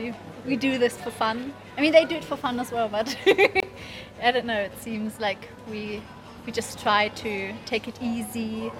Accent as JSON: {"language": "English", "country": "Germany", "said": "I'm from Germany, and I'm his daughter."}